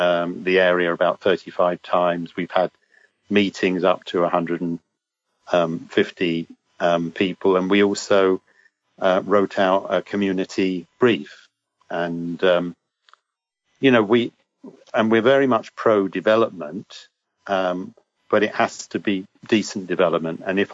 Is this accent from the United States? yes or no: no; London, United Kingdom; I grew up in London and in the 60s and saw a lot of the tower blocks being built there